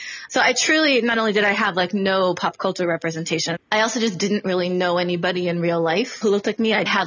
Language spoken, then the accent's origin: English; Oregon, United States; I grew up in Southern Oregon, a little town 5 hours south of Portland.